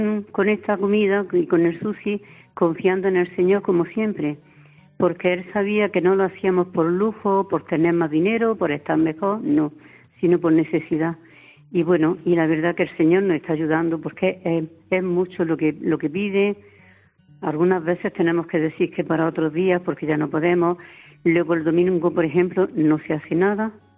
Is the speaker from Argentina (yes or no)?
no; Spain; las dos que somos españolas